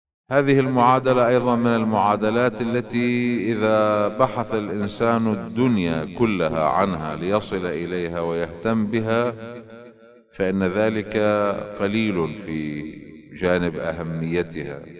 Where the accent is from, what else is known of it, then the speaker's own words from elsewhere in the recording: Lebanon; خصوصا عندنا في لبنان